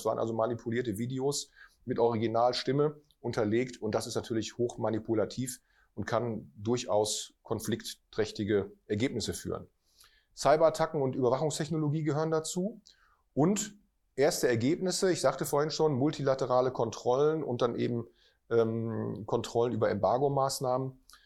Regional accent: North Rhine-Westphalia, Germany; also born or lived in Lower Saxony; Ich bin ja gebürtiger Niedersachse, habe aber meine Kindheit und Jugend am Niederrhein verbracht.

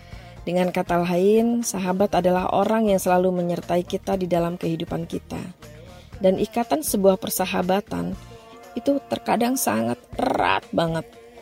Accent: Surabaya, East Java, Indonesia; moved away as an adult; now in Jakarta, Indonesia; Aku lahir di Surabaya, tepatnya di Gayungan. Dari kecil hingga SMA, aku di Surabaya. Tapi setelah lulus SMA, aku pindah ke Jakarta.

